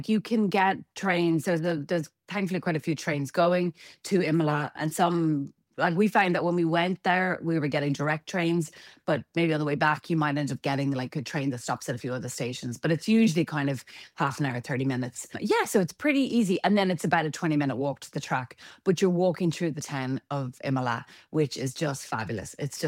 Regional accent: Ireland; But I don't like the rain. Despite being Irish, I really don't like the rain.

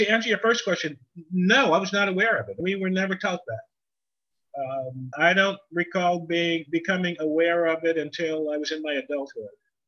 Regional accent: Tulsa, Oklahoma, United States; I was born in Tulsa, Oklahoma in 1954. My family are generational Oklahomans.

